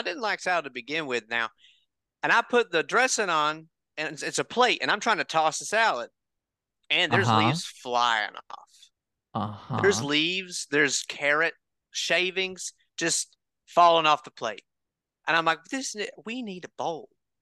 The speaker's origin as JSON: {"language": "English", "town": "Knoxville", "region": "Tennessee", "country": "United States", "said": "Oh yeah, I'm from Knoxville. The thing is, you know, in Knoxville, there's more fast food places than there are people."}